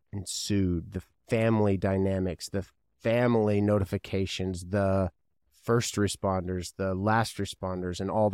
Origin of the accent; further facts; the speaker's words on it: Owensboro, Kentucky, United States; Lexington, Kentucky is only a few hours from my hometown of Owensboro, Kentucky.